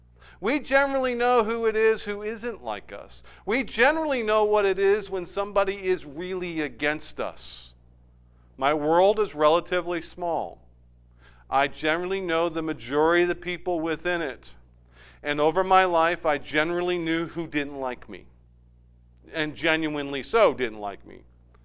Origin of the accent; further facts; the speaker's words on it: United States; Growing up in America, there's a one thing that is true as apple pie and ice cream, and that is movies.